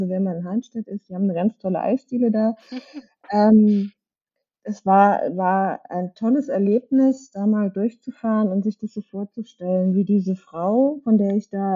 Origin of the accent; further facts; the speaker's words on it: Hesse, Germany; Ich bin ja aus der Nähe von Frankfurt. Ich habe jahrelang in Frankfurt gearbeitet